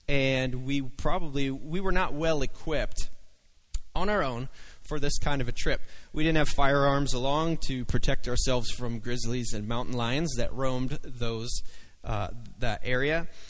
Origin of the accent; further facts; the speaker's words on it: Pennsylvania, United States; I grew up in Pennsylvania, and we didn't get west of the Mississippi very often.